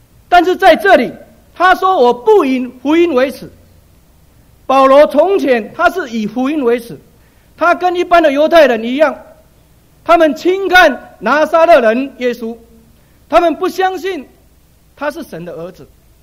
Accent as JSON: {"language": "Chinese", "country": "Taiwan", "tie": "born or raised there", "said": "我在台湾长大，差不多我五岁的时候"}